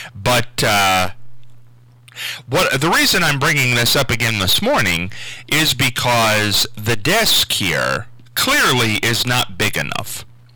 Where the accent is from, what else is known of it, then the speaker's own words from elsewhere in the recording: Marion, United States; when I was growing up in Marion